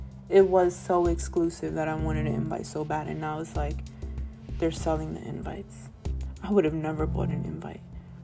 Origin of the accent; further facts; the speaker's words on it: Bronx, New York, United States; I don't have to know every single person in the history of hip-hop to know that I come from the Bronx and that's the home of hip-hop.